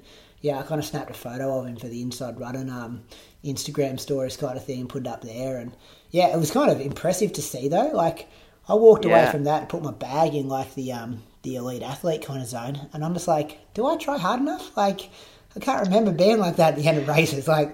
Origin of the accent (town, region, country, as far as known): New South Wales, Australia